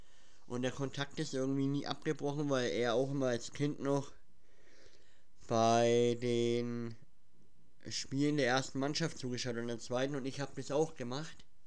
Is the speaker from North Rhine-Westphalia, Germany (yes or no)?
no; Schwabach, Bavaria, Germany; Und woher wir kommen aus dem Schwabacher Raum. Ja, also für die meisten ist Schwabach ja eher unbekannt, glaube ich. Aber wir kommen aus dem Schwabacher Raum, ja.